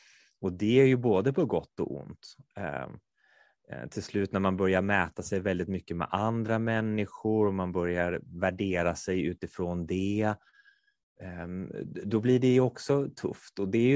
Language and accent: Swedish; Kungälv, Västra Götaland County, Sweden; Fotboll och jag är från Kungälv från början, där spelar man bandy.